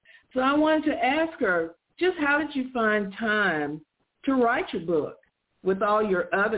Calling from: Huntsville, Alabama, United States; Hello, this is … from Huntsville.

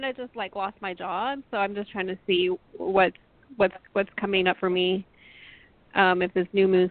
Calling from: Texas, United States; I'm calling from Texas.

